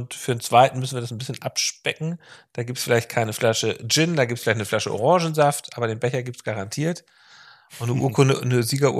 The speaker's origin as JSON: {"language": "German", "region": "Hamburg", "country": "Germany", "said": "ich komme ja aus Hamburg Süden, fahre mit der S3 rein."}